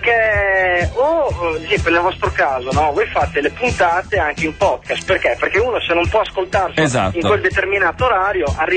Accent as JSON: {"language": "Italian", "region": "Emilia-Romagna", "country": "Italy", "lives_now": "Bologna, Italy", "said": "Ma io sono romagnolo, però sto qua perché ho deciso di farlo studente a vita, quindi sto qua a Bologna"}